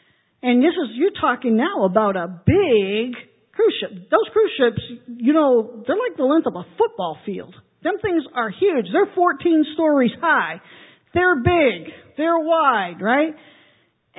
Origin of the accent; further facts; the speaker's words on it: East Coast, United States; Now, if you're not used to the ocean, as I am growing up on the East Coast